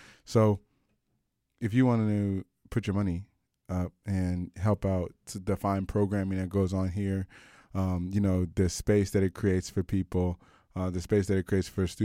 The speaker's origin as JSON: {"language": "English", "country": "United States", "said": "So, you know, I'm from America, and one of the things about Americans is that Americans don't know shit."}